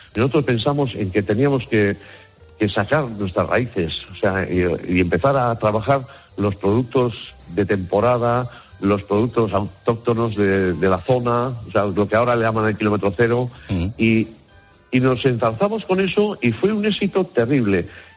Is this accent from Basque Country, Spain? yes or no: yes; Basque Country, Spain; los buenos comedores que somos los vascos en general.